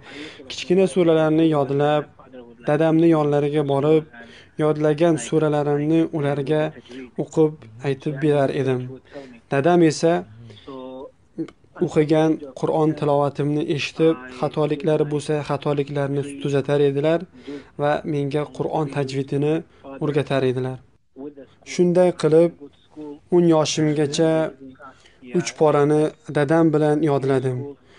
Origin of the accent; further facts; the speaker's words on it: Fujairah, United Arab Emirates; born there; Uzbek is a second language; men 1996 yil Birlashgan Arab Amirliklar davlatida Fujiro degan shahrida tug'ilganman. Hozirda esa meni yoshim 21 da. Meni asl kelib chiqishim pokistonlik bo'ladi. Negaki ota-onam Pokistonda tug'ilib voyaga yetganlar.